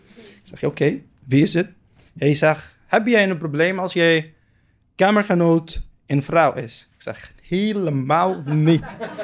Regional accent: Palestine; Dutch is a second language; now in Netherlands; Ik kom uit Palestina. Ik kom uit in een kleine stad. Daar iedereen kent elkaar. Als je iets doet, iedereen gaat weten.

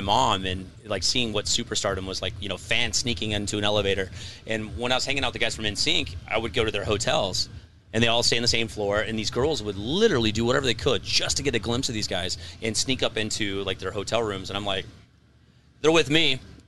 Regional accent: Nebraska, United States; I grew up in Nebraska, so I grew up country kid. And then, of course, I liked hip-hop because I was a white kid from the Midwest.

